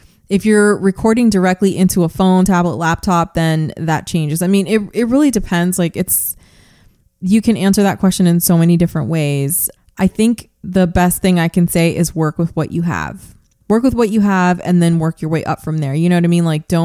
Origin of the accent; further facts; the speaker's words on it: New York, United States; born there; my family comes from the Dominican Republic and Puerto Rico, but I was born here in the US of A. I was born in New York. I speak English, obviously. I also am fluent in Spanish.